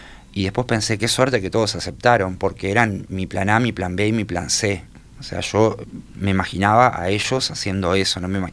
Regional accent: Montevideo, Uruguay; yo me crié en la periferia de Montevideo, me crié en Piedras Blancas

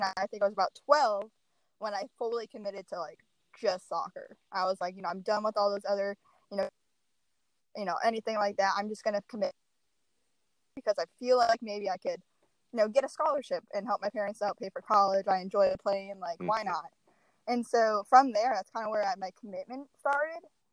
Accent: Rochester, New York, United States; Yeah. So I am born and raised in Rochester, New York.

